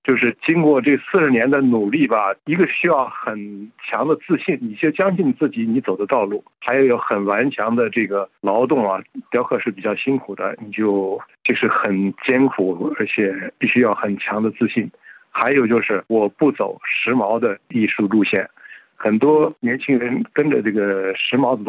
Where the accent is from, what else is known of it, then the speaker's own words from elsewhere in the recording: China; 因为我是在这个中国，我们那一代在中国的性压抑下长大